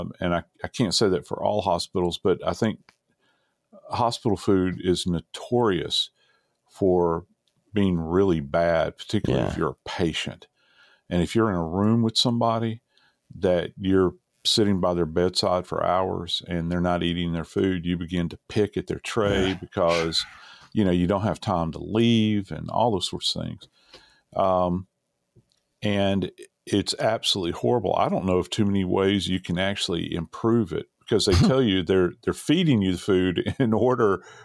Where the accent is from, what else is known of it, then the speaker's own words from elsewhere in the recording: the South, United States; Being a Southerner, people will say, well, why do you continue to live in the South?